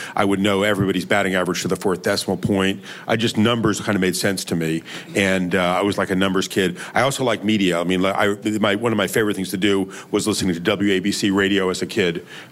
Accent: Yonkers, New York, United States; also born or lived in Manhattan; No, I grew up in Yonkers, two blocks outside of the Bronx. I was born in Mount Sinai Hospital, so I was born in Manhattan, but I grew up basically in Yonkers.

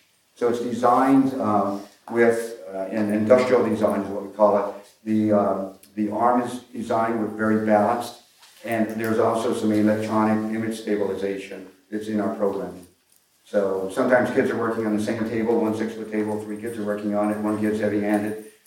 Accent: California, United States; now in Austin, United States; I'm also from California originally, and I have a home in Austin.

